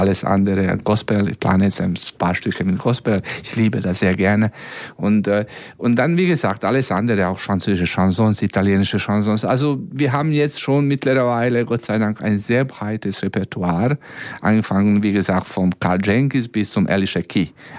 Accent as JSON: {"language": "German", "town": "Belgrade", "country": "Serbia", "said": "eine wirklich super Sängerin aus Belgrad, aus meine Heimat"}